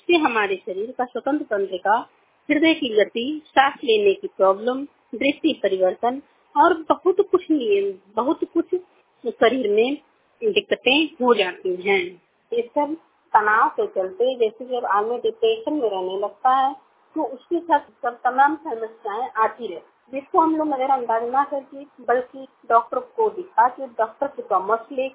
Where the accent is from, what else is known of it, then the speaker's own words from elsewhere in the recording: Kalwari, India; मैं कलवारी से हूँ। मेरा 29 साल है।